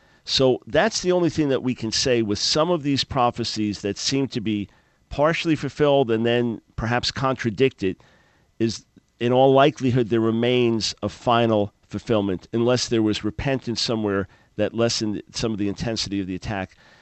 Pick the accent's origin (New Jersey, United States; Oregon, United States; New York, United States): New York, United States; I mean, I grew up on Long Island and then had a job that took me all over Long Island.